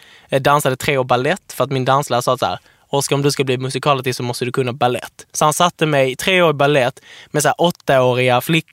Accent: Svedala, Skåne, Sweden; Jag är från Svedala. Det är lite 20 minuter från dig.

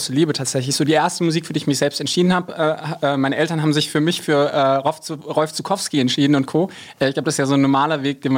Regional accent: Hesse, Germany; born there; ich sage immer im siebten Kreis der Hölle, aber tatsächlich so im Rhein-Main-Gebiet.

